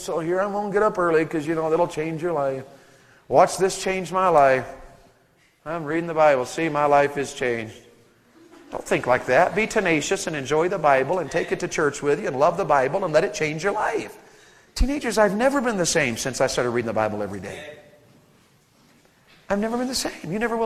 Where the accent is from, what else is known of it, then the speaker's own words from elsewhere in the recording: Tennessee, United States; moved away; I never knew till I moved to Ohio. I grew up in Tennessee. I never knew till I moved to Ohio that even Yankees can talk like Southerners.